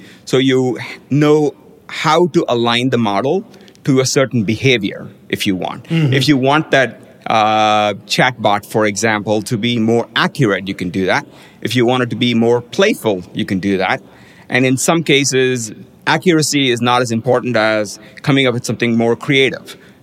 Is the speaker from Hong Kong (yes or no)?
no; India; now in United States; growing up in India